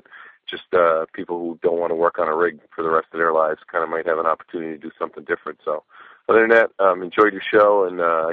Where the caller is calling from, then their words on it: Brimfield, Massachusetts, United States; Hey, Jamie … I'm calling from Brimfield, Massachusetts.